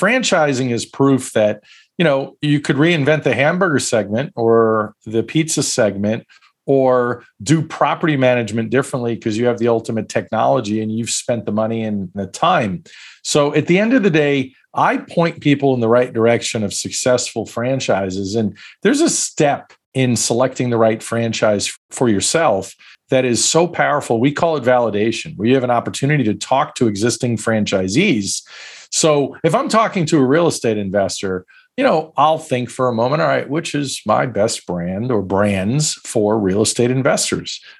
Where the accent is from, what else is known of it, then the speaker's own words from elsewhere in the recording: Brooklyn, New York, United States; I said, I'm from Brooklyn. I could sell anything.